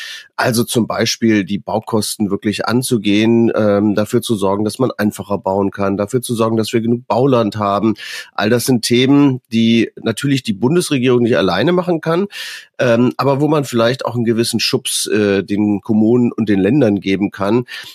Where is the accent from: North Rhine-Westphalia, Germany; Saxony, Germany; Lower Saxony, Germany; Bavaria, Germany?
North Rhine-Westphalia, Germany; Monheim; Ich wohne in Monheim, also ich Monheim. Bin geboren in Monheim, das ist ja zwischen Köln und Düsseldorf und nie aus dem Rheinland richtig rausgekommen.